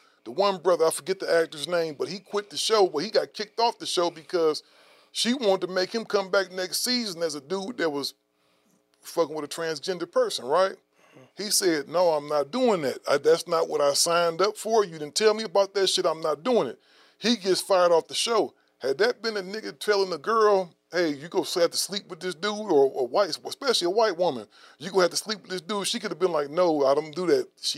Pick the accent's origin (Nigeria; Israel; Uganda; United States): Nigeria; You know, it's like I'm Nigerian. I'm from the Igbo tribe. I know all that, but I can't speak our language over there.